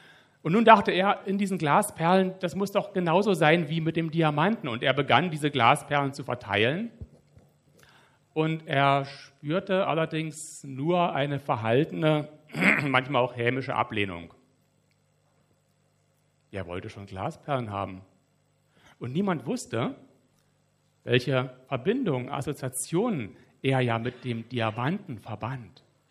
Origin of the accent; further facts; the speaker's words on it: Forst, Brandenburg, Germany; born there; Er kommt aus der Gegend, wo ich geboren bin, also Forst.